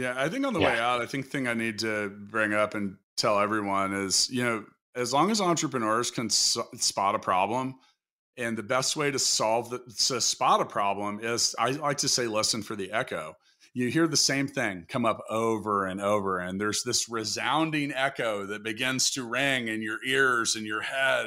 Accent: Kansas City, United States; here in my hometown of Kansas City

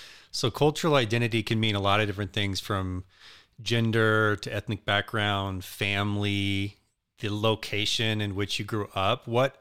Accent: Washington, United States; I grew up outside of Seattle.

